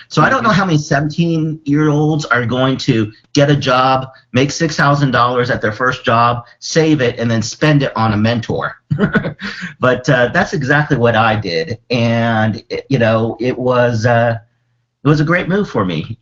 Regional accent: Philippines; You know, my father was in the Philippines. I'm Filipino.

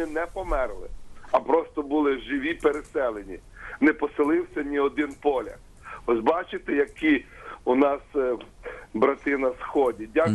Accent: Chernivtsi, Chernivtsi Oblast, Ukraine; я з Чернівців.

